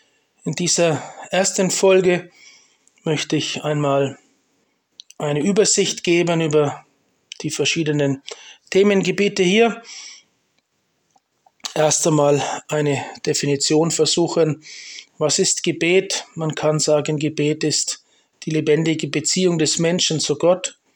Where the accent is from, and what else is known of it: Liechtenstein